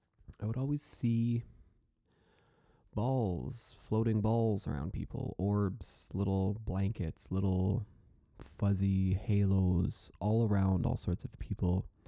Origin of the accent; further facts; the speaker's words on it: Lethbridge, Alberta, Canada; as a young man growing up in the Mormon church in Lethbridge, Alberta at the time, the appropriate course of action most people felt was to take me to psychiatrists.